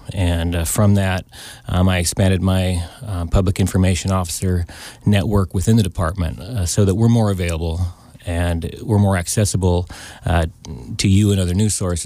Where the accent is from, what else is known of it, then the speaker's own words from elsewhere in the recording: Columbia, California, United States; I'm a native of Tuolumne County. I grew up in Columbia, attended Sonora High School, and worked locally until I joined the military, U.S. Army.